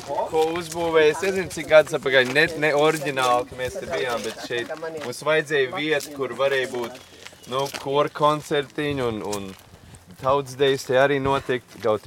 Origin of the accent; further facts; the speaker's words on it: Chicago, Illinois, United States; Es nezinu, es īstenībā esmu no Čikāgas.